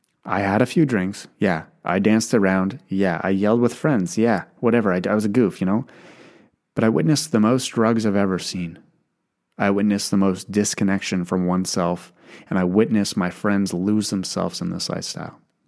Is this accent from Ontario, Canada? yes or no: yes; Ottawa, Ontario, Canada; You know, I grew up in Ottawa, which was a small town.